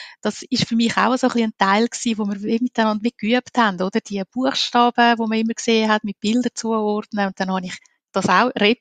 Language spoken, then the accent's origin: German; Italy; weil ich bin ja zweisprachig, ich bin selber Italienerin, habe mit den Kindern Italienisch geredet und später dann aber auch natürlich Deutsch.